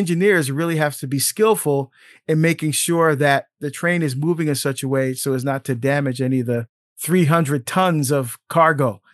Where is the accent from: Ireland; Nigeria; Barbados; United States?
Barbados; Bridgetown, Saint Michael; born there; Yeah, so I was born in Bridgetown. We lived in Culloden Road. And I was baptized at Our Lady Queen of the Universe in Black Rock.